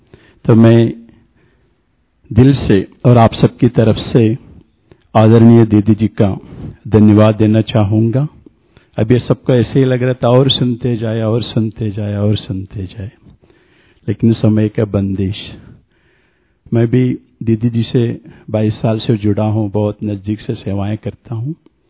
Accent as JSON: {"language": "Hindi", "region": "South India", "country": "India", "said": "मैं दक्षिण भारत का रहने वाला हूं"}